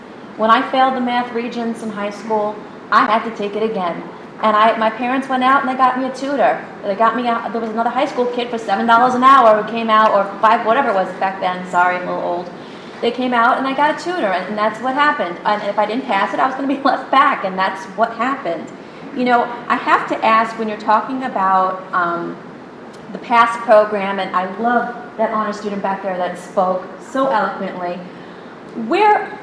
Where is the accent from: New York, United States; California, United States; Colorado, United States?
New York, United States; Brooklyn; I grew up in Brooklyn. I was in classes of 30 kids at least.